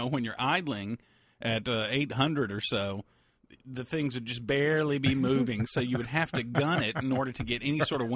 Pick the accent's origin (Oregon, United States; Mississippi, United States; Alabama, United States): Mississippi, United States; I'm from Mississippi. Yeah.